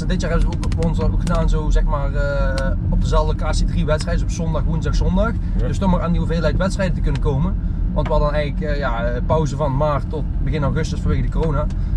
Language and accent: Dutch; Netherlands; Kijk, ik ben Nederlander en in Nederland heb je bijna alleen maar zand.